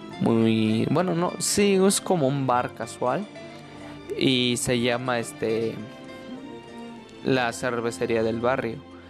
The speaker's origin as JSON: {"language": "Spanish", "region": "State of Mexico", "country": "Mexico", "said": "realmente no vivo allá, yo soy del Estado de México, pero voy muy seguido a lo que es la ciudad."}